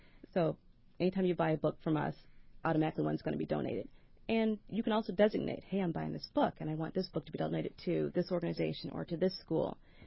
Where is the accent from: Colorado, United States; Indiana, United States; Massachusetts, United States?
Indiana, United States; Indianapolis; also born or lived in West Bloomfield, Michigan; It was based on my experience growing up in Indianapolis and mm-hmm. then moving to a small town, which I'm not going to name.